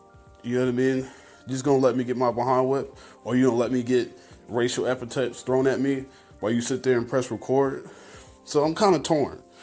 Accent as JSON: {"language": "English", "region": "New York", "country": "United States", "accent": "New York", "said": "I'm from New York. For the most part, my accent is gone. But when I get angry, it comes, it flares up."}